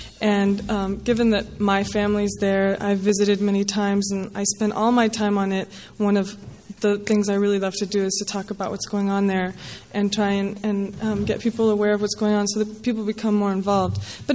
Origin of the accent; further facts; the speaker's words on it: Fairfield, California, United States; I was born here in California, raised nearby in Fairfield.